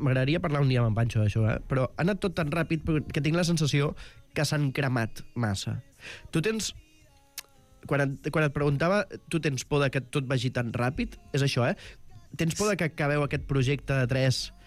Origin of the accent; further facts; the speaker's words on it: Barcelona, Catalonia, Spain; jo sóc de Gràcia i em faig molta bandera.